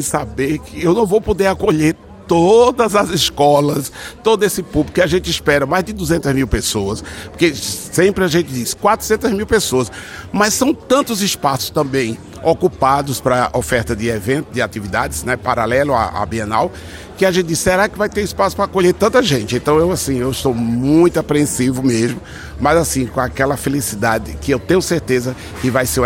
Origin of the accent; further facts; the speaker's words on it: Recife, Pernambuco, Brazil; now in Maceió, Brazil; Porque eu que sou pernambucano de Recife, há 32 anos cheguei aqui